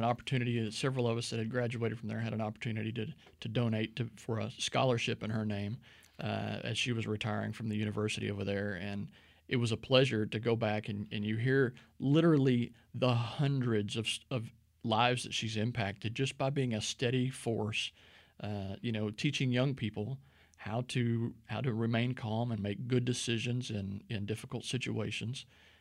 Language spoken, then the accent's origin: English; Bryan, Texas, United States; I grew up in the Bryan College Station area. Went to Bryan High School, so that was home back then.